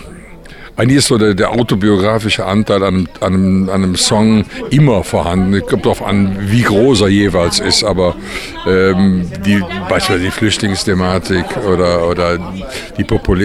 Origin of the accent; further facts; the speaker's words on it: Cologne, North Rhine-Westphalia, Germany; Aber Köln ist meine Heimat haben. Also da gehöre ich irgendwie hin.